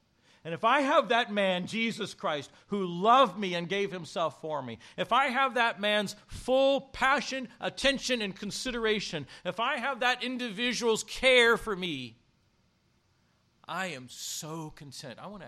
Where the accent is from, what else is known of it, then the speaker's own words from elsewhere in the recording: Kansas City, Missouri, United States; You know I'm from Kansas City, don't you?